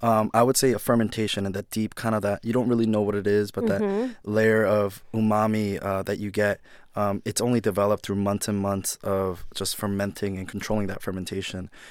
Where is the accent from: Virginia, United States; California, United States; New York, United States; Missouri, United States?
New York, United States; But, you know, for me being a New Yorker